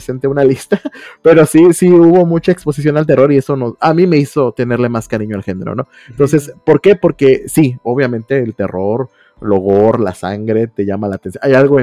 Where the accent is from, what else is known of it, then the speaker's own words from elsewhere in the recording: Veracruz, Mexico; yo también soy de Veracruz, ciudades pequeñas